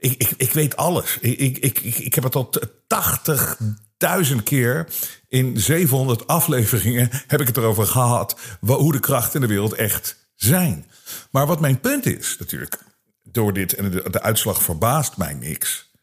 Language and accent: Dutch; Hilversum, North Holland, Netherlands; Ik zeg, ik kom helemaal uit Hilversum.